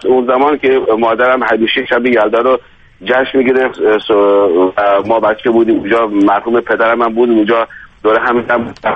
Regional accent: Abadan, Khuzestan, Iran; من اهل آبادان هستم.

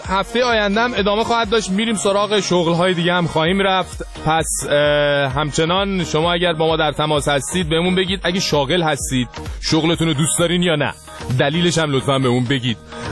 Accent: Iran; ما ایرانیام

